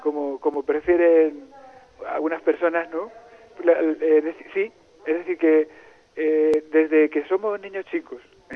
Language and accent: Spanish; Spain; Entonces somos 20 docentes españoles.